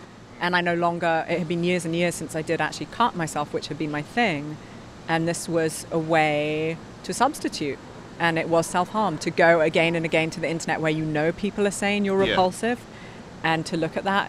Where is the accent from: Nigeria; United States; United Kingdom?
United Kingdom; England; growing up in England, you have to understand there's such a minuscule Jewish community